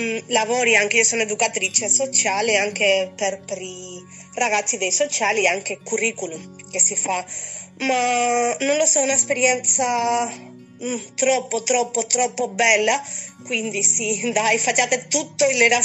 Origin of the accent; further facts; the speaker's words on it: Spain; Italian is a second language; now in Italy; io avevo fatto teatro da quando ero piccola in Spagna